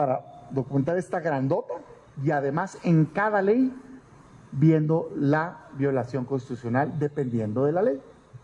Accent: Mexico; porque somos mexicanos.

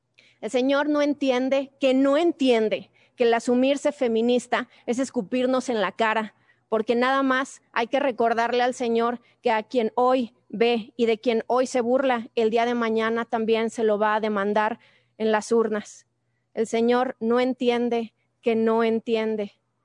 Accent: Mexico; ¿Qué tenemos nosotras como mexicanas?

